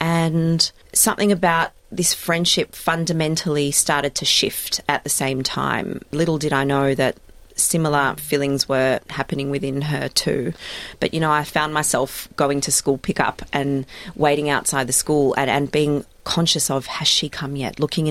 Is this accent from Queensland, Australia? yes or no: no; Melbourne, Victoria, Australia; I grew up in Melbourne, had a really stock standard, happy childhood, went to a Jewish day school, a pretty religious one at that. Absolutely loved it. Grew up with two sisters. My parents moved to Australia in 1976